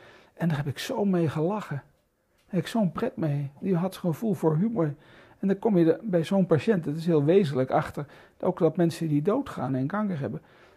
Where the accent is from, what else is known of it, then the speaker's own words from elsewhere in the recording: Arnhem, Gelderland, Netherlands; ik heb als kind woonde ik in Arnhem aan de rand van de Noordrand tegen de bossen van de Veluwe aan. En daar heb ik eigenlijk mijn hele jeugd, tot mijn 18e, was ik in het bos.